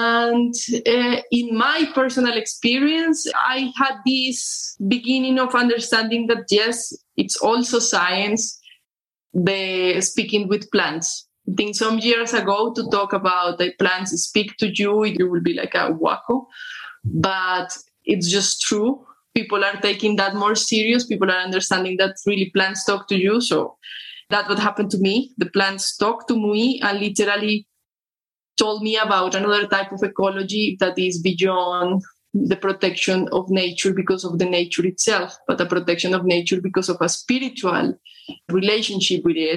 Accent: Colombia; I'm from Colombia. I am an ecologist.

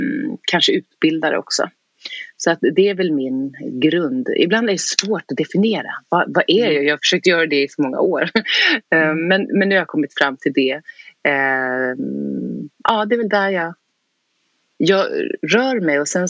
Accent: Oxelösund, Södermanland, Sweden; Jag är uppvuxen i Oxelösund, som ligger ungefär 10 mil söder om Stockholm. Det är en kuststad. Liten ort också. Men trevlig.

